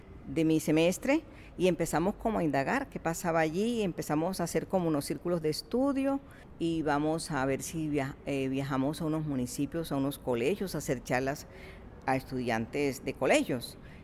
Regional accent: Montería, Córdoba, Colombia; el colegio donde yo estudiaba, un colegio de bachillerato en Córdoba, en Montería, porque yo soy de Córdoba.

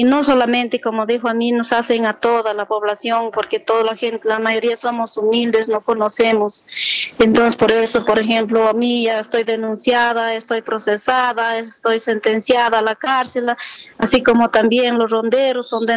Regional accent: Celendín, Cajamarca, Peru; Como somos peruanos, cajamarquinos, celendinos

